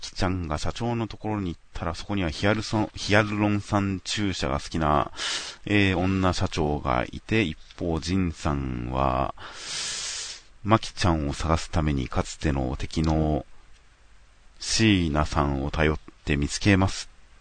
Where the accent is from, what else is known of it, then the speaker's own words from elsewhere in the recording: Kanagawa, Japan; ちなみに僕の地元の神奈川だったら